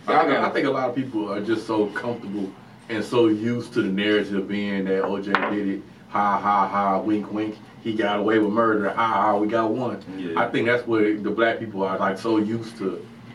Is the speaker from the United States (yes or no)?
yes; Midwest, United States; I'm a Midwesterner